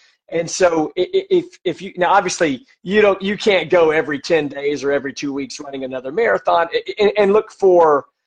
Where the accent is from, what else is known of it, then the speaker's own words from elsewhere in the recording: Texas, United States; being in Texas, we're from Texas, we always do something in Houston.